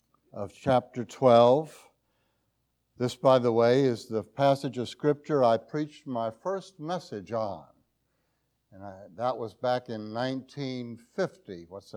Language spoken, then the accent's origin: English; New York, United States; I'm from New York State. Forgive me for being a Yankee, but I've never been a Yankee fan, however. But I lived in, not in Cooperstown. Cooperstown was our county seat.